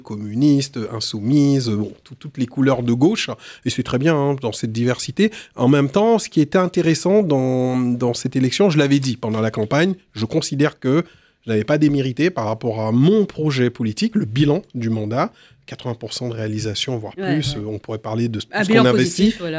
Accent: French Guiana; c'est très tabou chez nous, en Guyane, on en parlait très peu.

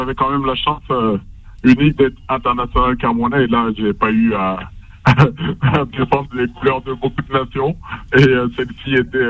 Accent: Bondy, Île-de-France, France; De 9-3, de Bondy, ouais, j'ai grandi à Bondy, de 2 à 17 ans avant de bouger au fur et à mesure

